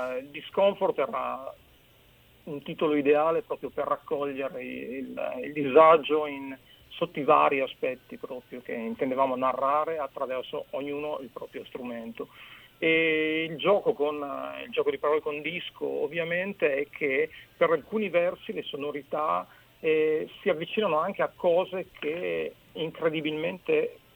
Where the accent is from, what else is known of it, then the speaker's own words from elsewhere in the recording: Parma, Emilia-Romagna, Italy; effettivamente siamo tutti nati, credo che siamo tutti nati a Parma.